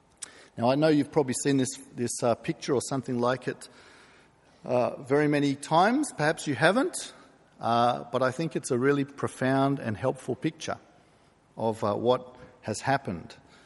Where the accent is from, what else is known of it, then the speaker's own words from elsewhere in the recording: Hong Kong; I grew up in Hong Kong, and one of my favourite memories as a child was playing trump cards.